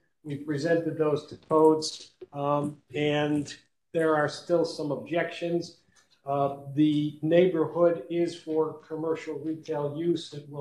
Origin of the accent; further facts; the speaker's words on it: Utica, New York, United States; I'm an attorney from Utica